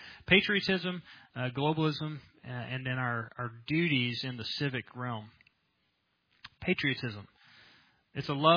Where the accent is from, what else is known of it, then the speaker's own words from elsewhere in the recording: United States; It's, I grew up here. My family's been here for generations. It's my nation. I'm an American.